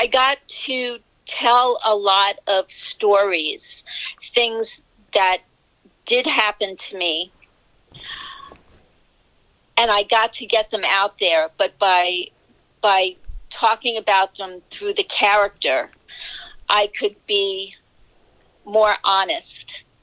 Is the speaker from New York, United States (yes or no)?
yes; New York City, New York, United States; I am a native New York City girl, yes.